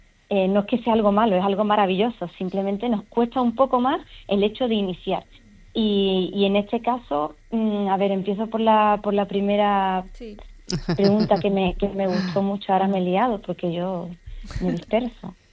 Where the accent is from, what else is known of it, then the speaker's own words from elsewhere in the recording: Canary Islands, Spain; Yo soy medio alemana y medio andaluza, y yo llegué a los 12 años a Lanzarote.